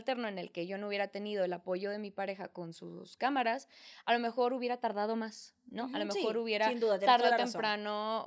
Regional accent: Ciudad Juárez, Chihuahua, Mexico; tengo que siempre especificar de qué parte del norte vengo. O sea, sí me ha pasado ¿y de dónde vienes, no? Ah, de Juárez.

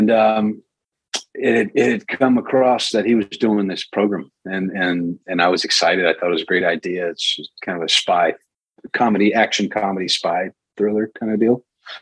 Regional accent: Austin, Texas, United States; You know, I grew up in Texas. I was from Austin, Texas.

